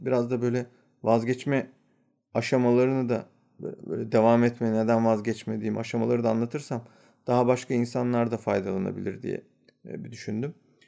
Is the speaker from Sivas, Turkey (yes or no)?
no; Denizli, Turkey; Her neyse böyle dedim ben Türk'üm. Dedi neresinden? Dedim bilmezsiniz ya ben Denizliliyim.